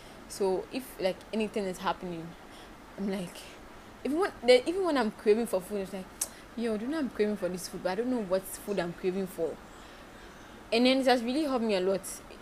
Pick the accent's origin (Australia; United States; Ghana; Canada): Ghana; being a Ghanaian, I had that Ghanaian mentality